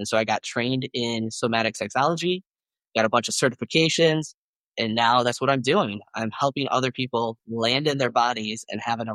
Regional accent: Midwest, United States; now in Boulder, United States; No, I'm originally from the Midwest of the United States, but I live in Boulder, Colorado.

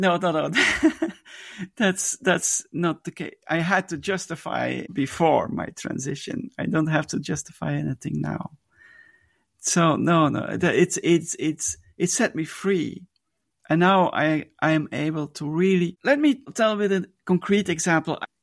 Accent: Belgium; English is a second language; I'm from Belgium, and there were people there from Norway, Sweden, and Holland.

